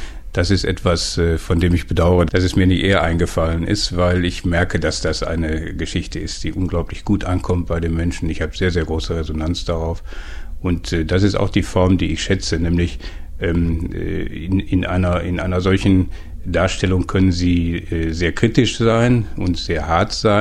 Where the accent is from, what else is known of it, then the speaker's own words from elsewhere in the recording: Westerholt, North Rhine-Westphalia, Germany; Ich bin in Westerholt geboren, gegenüber der Martinuskirche. Ich bin hier in Herten zur Schule gegangen, einer der wenigen Westerholter, die meisten gingen nach Buhr. Und ich bin hier dann eigentlich geblieben